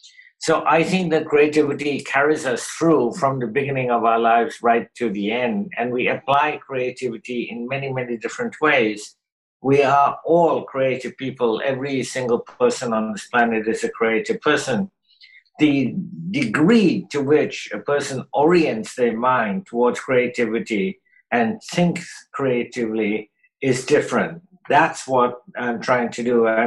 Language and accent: English; Kolkata, West Bengal, India; growing up in Calcutta, where there was a great deal of poverty at that time